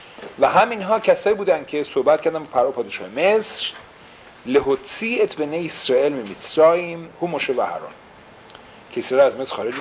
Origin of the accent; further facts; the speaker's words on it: Iran; now in United States; ما ایرانی ها که از ایران اومدیم